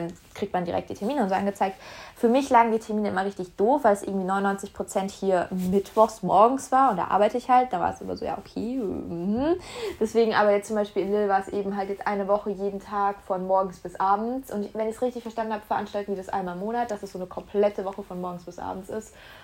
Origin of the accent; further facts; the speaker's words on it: Germany; now in France; in meiner Heimatstadt in Deutschland es auch sehr häufig Blutspendeangebote gibt, also mindestens monatlich. Jetzt hier in meiner Region in Frankreich